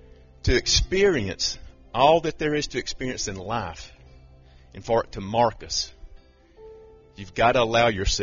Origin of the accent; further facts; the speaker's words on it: Ramon, Alabama, United States; I was born and raised in Ramon, Alabama, never went pretty much anywhere out of that.